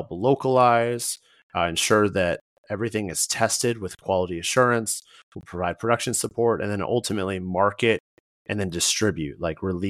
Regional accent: Wisconsin, United States; also born or lived in Atlanta, Georgia; I was born actually right outside Atlanta, Georgia, before being raised in Wisconsin.

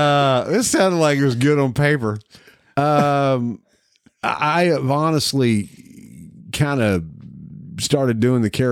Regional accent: Appalachia, United States; I'm Appalachian.

